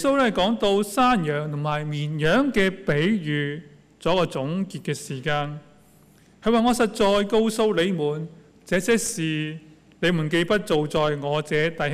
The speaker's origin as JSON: {"language": "Chinese", "country": "China", "said": "我们中国人有个说话怎样，一次不忠百次不勇。"}